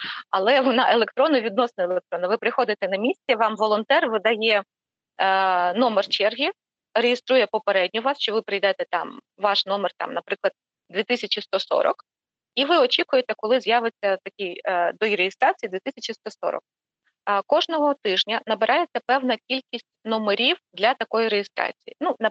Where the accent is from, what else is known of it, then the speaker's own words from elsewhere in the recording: Khmelnytskyi Oblast, Ukraine; я сама з Хмельницької області